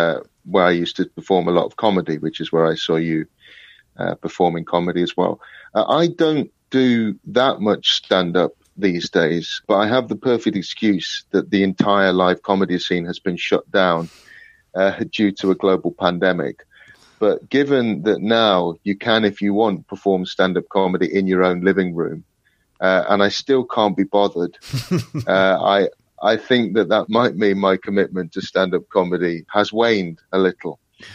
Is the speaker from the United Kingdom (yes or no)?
yes; Nottingham, East Midlands, United Kingdom; also born or lived in Berlin; now in London, United Kingdom